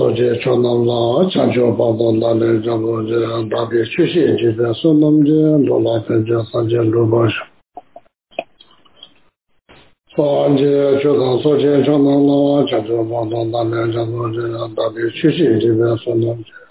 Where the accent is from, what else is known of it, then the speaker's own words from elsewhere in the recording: Tibet, China; Same like in my hometown or Tibet, you know, in like there's not much book is written in academic level, written about environment.